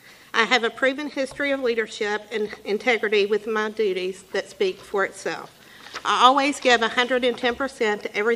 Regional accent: Fredonia, Kentucky, United States; I am a Republican. I was raised in the Walnut Grove community of Fredonia by my conservative parents

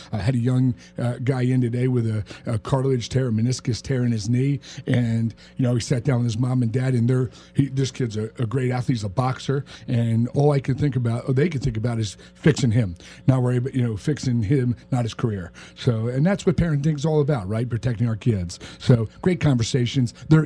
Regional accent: New Jersey, United States; now in Las Vegas, United States; We coach all year round here in Las Vegas, which is unique to where I grew up back in Jersey

